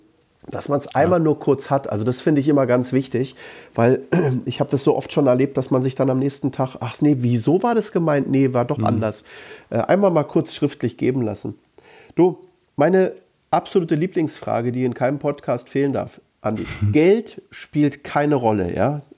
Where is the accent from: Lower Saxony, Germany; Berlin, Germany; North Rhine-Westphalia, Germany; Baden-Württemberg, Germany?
Berlin, Germany; Weil ich bin ja Berliner.